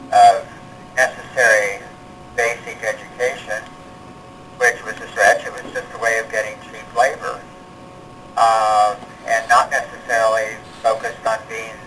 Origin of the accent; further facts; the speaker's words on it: Kansas, United States; It's not like my home state of Kansas, where you don't have great expanses of land.